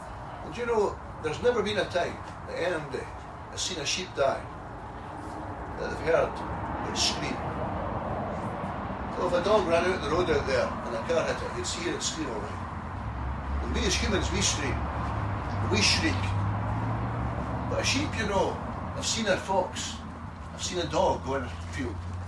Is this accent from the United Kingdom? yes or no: yes; Scotland, United Kingdom; When I was growing up in Scotland, sometimes I'd hear people saying, sticks and stones will break your bones